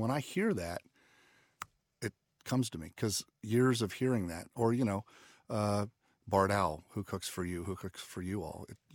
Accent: Ohio, United States; Well, I grew up really birding in Southeast Ohio

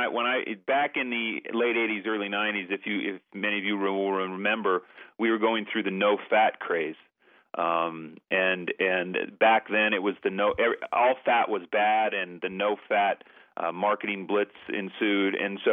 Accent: Montana, United States; I'm from Montana. I love a nice steak.

